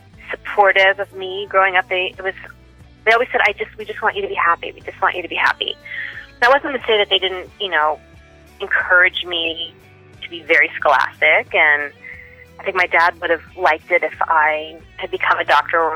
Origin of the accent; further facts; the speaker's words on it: Los Angeles, California, United States; Born and raised in L.A. Grew up on top of Mulholland by the 405 freeway.